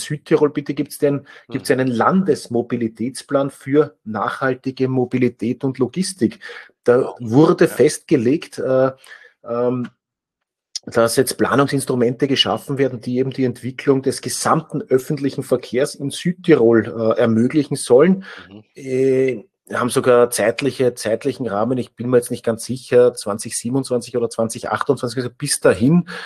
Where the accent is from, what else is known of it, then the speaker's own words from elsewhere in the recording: Austria; Wir sind als Österreicher